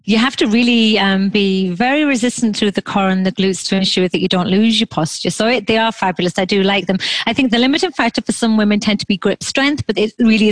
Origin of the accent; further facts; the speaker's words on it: England, United Kingdom; No, I'm English.